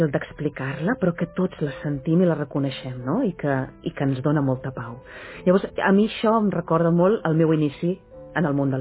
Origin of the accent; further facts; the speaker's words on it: Sabadell, Catalonia, Spain; Vaig néixer a Sabadell, sí, sabadellenca. I això va passar a Sabadell.